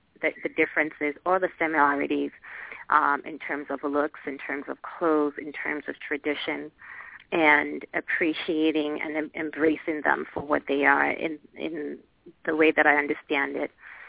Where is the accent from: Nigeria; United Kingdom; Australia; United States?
Nigeria; as an African, as a Nigerian, but also to me as a multicultural African.